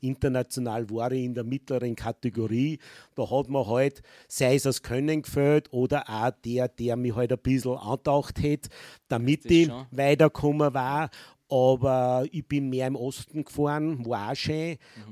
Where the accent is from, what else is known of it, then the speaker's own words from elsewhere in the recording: Linz, Upper Austria, Austria; aber das war als Linzer ein Linzer Spiel, wo halt jeder auf einen Schuss von dir wart.